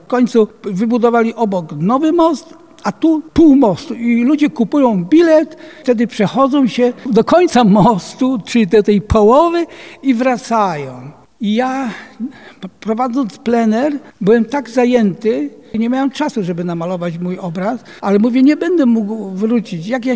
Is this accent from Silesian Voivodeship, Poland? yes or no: no; Poznań, Greater Poland Voivodeship, Poland; Niektórzy mówią, że jestem oszczędnym poznaniakiem, bo poznaniaka się mówi, że są oszczędni.